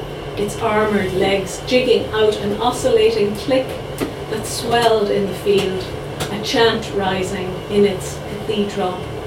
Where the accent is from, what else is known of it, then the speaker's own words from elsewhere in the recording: Munster, Ireland; I grew up in North Tipperary, as Bernadette said, it was a small village in North Tipperary, and I grew up in a house that had a butcher shop in it because my father ran a butcher shop